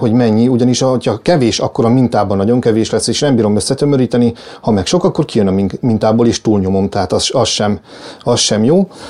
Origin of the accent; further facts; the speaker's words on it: Kisköre, Heves, Hungary; én a Tisza mellett nőttem föl Kiskörén, a Kiskörei vízi erőműnél egész pontosan